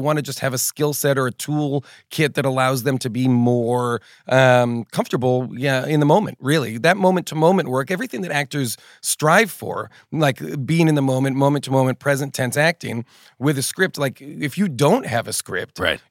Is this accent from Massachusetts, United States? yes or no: yes; Boston, Massachusetts, United States; I'm from the East Coast. I'm from Boston. I grew up outside Boston, like suburban Boston.